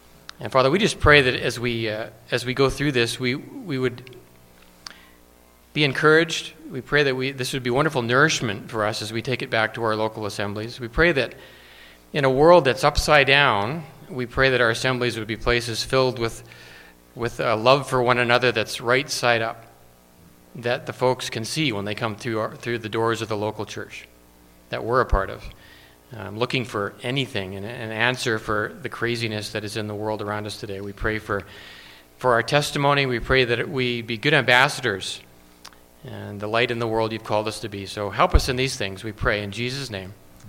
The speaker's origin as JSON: {"language": "English", "town": "Victoria", "region": "British Columbia", "country": "Canada", "said": "I'm from Victoria, BC, and happy to be here with you."}